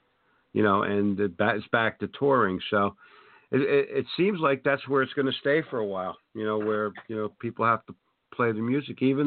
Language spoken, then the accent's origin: English; Irvington, New Jersey, United States; No, I grew up in Irvington, New Jersey. That's by Newark.